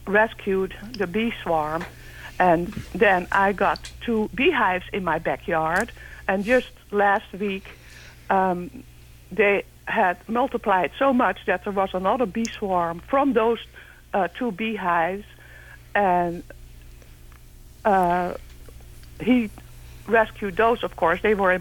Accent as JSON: {"language": "English", "country": "Netherlands", "said": "I'm from the Netherlands"}